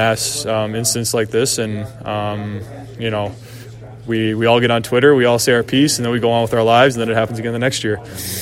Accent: United States; As an American, I have 3 kids now

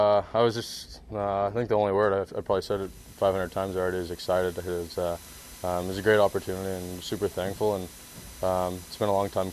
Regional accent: California, United States; Growing up in California, it's not easy.

